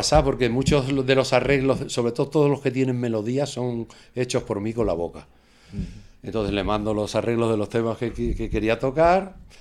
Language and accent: Spanish; Extremadura, Spain; Yo me estoy centrando mucho en Extremadura porque quiero rematar en este proyecto enfocado a mi tierra.